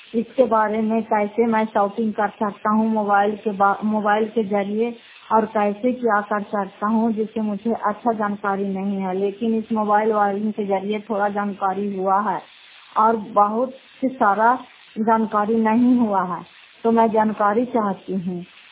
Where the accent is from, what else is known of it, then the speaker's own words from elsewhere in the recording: Fatehpur, Bihar, India; घर फतेहपुर, पंचायत मकरावता, जिला नालंदा, कराकसराय ब्लॉक की निवासी हूँ।